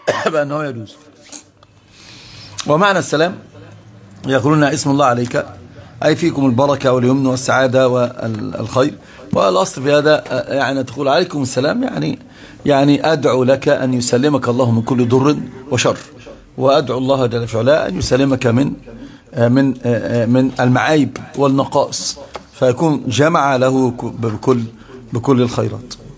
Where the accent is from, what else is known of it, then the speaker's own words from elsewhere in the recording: Egypt; لكن هناك عندنا في مصر الشائع والذائع الشرك في هذا الباب